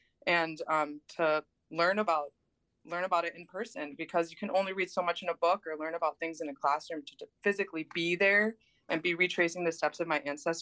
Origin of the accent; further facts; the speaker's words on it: Saint Paul, Minnesota, United States; So I'm a conservative Jew. I grew up in St. Paul in the Twin Cities. And yes, I'm the fourth generation in the United States.